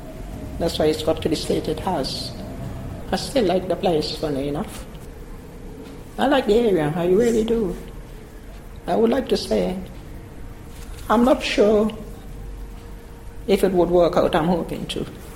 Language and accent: English; St. Vincent & Grenadines; also born or lived in London; I grew up in the Caribbean, St. Vincent. That's where my mom and dad from.